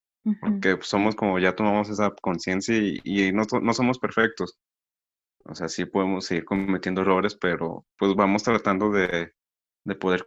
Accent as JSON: {"language": "Spanish", "country": "Mexico", "said": "uno como mexicano y como buen papá también va a los antojitos en las noches."}